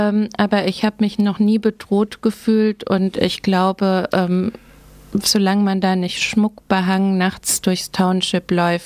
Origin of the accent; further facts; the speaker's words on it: Cologne, North Rhine-Westphalia, Germany; Aus Köln.